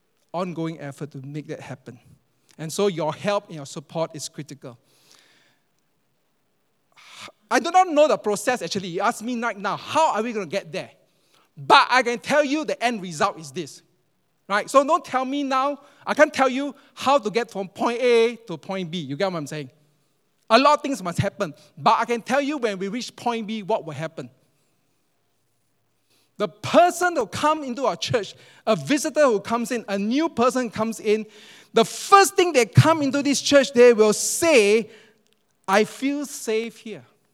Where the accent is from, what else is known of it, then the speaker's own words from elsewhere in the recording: Singapore; I'm Singaporean, but un-Singaporean.